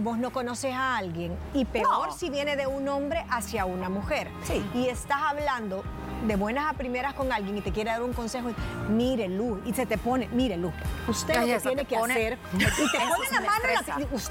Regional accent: El Salvador; Que como buen salvadoreño siempre quieres buscar la fila más corta.

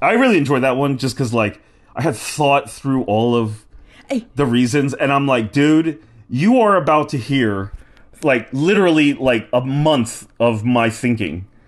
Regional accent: New York, United States; I'm just telling you why, like, I, as a New Yorker, feel like you guys have really let down New Yorkers.

